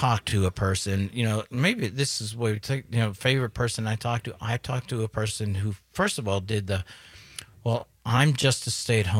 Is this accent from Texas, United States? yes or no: no; Pittsburgh, Pennsylvania, United States; I grew up in Pittsburgh. You know, sorry, we're just blue-collar scholars